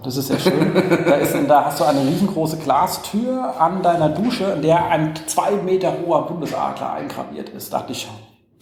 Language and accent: German; Berlin, Germany; Und die haben voll die Innovation, also für uns als Berliner, Straßenreinigung.